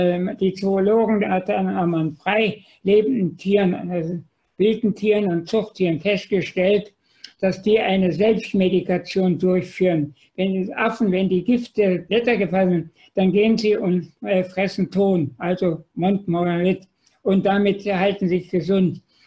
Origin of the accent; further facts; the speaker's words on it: Thuringia, Germany; ich bin auf dem Dorf groß geworden in Thüringen